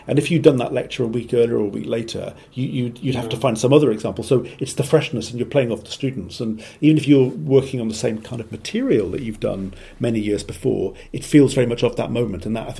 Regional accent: Cardiff, Wales, United Kingdom; when I was growing up in Cardiff

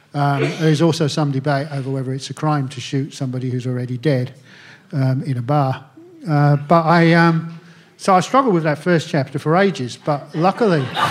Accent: Aldershot, South East England, United Kingdom; I grew up in a garrison town. I grew up in Aldershot, the home of the British Army.

